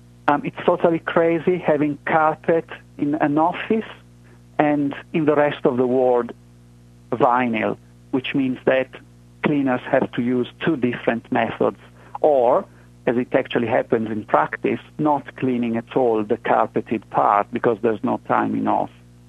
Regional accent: Italy; now in New Zealand; I came from Italy to New Zealand

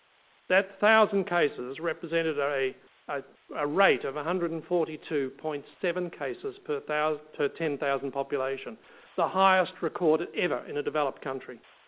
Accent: New Zealand; growing up in New Zealand in the 40s and 50s

